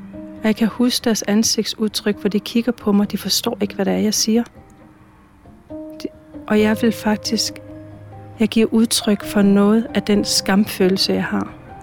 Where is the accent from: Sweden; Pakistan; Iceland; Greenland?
Greenland; Fordi jeg har altid vidst, at jeg var grønlænder.